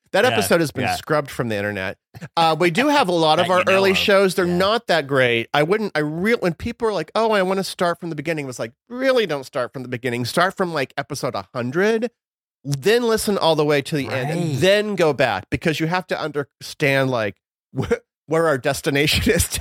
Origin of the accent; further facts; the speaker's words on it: Missouri, United States; now in New York, United States; No, I'm originally from Missouri.